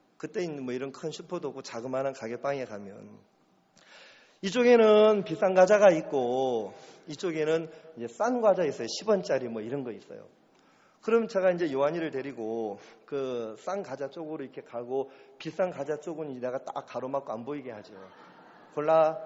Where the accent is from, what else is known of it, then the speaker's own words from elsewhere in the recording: South Korea; 한국에서 왔다고